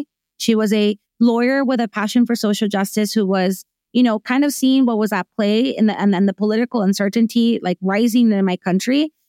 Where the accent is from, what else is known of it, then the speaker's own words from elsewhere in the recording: Venezuela; especially those back home, my home country of Venezuela.